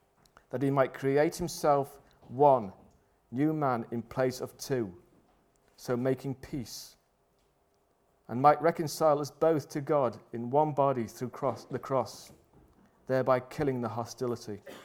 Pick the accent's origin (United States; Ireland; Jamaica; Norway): Ireland; Dublin; born there; I was born in Dublin, yet have a British citizen passport